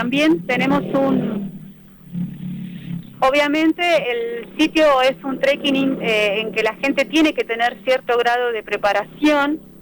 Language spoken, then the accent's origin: Spanish; Neuquén, Argentina; si bien yo soy nativa del norte neuquino, yo me crié acá, mi familia también, obviamente conozco mucho de la zona